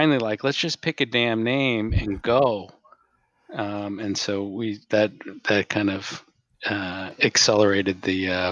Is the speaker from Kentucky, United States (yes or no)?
no; New York, United States; now in Raleigh-Durham, United States; I'm not from Maryland. I grew up in New York. And then now I'm down in Raleigh-Durham.